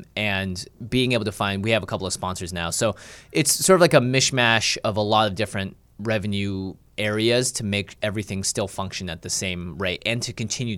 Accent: Seattle, Washington, United States; Because I grew up in Seattle.

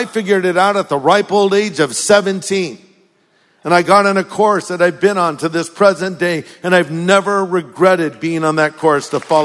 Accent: California, United States; And I just, you know, I grew up here in California, ate hamburgers, french fries and the malt.

